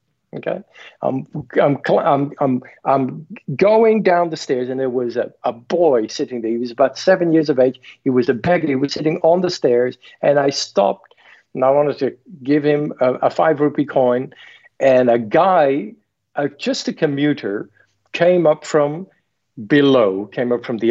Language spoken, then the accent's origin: English; Netherlands; their standard of hospitality is on a much higher level than my standard was growing up in Holland.